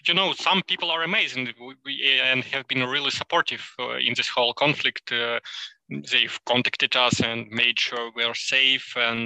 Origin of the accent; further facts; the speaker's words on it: Ukraine; English is a second language; We've never been treated differently because we are from Ukraine.